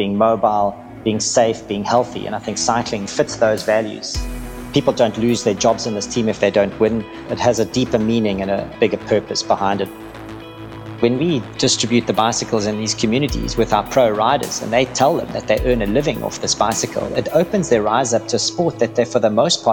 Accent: Cape Town, Western Cape, South Africa; So, I come from Cape Town in sunny South Africa. So, born in 1971. And it was obviously a beautiful place for cycling and a beautiful place to grow up.

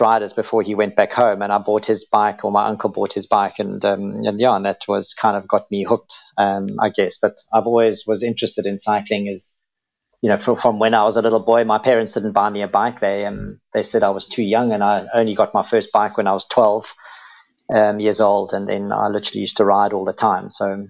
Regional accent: Cape Town, Western Cape, South Africa; So, I come from Cape Town in sunny South Africa. So, born in 1971. And it was obviously a beautiful place for cycling and a beautiful place to grow up.

